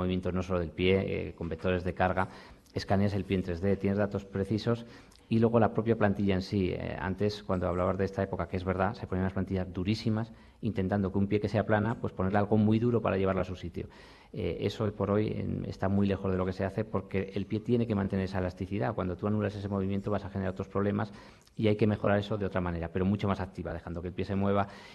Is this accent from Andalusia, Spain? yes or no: no; Aragon, Spain; Yo que soy aragonés, nos hacemos un poco brutos.